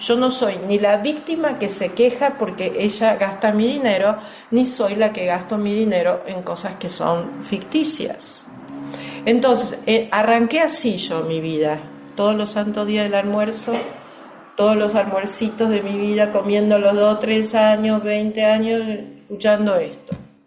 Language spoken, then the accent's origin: Spanish; Argentina; now in United States; yo vivo en un país que yo rechazaba como Argentina, que es Estados Unidos. Cuando yo tenía 20 y pico de años, rechazaba a los Estados Unidos. Soy argentina